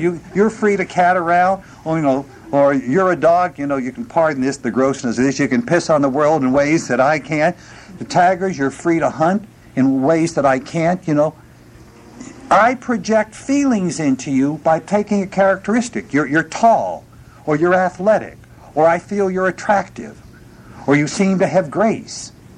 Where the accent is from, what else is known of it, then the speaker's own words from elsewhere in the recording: Hazleton, Pennsylvania, United States; now in Oklahoma, United States; But I grew up in Hazleton, Pennsylvania, and we had ethnic pockets all over the place